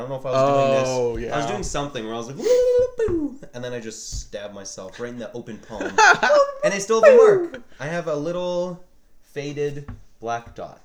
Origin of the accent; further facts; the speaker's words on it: Canada; Why do we say 6'2" when we're Canadian? We don't use the same measuring system as Americans.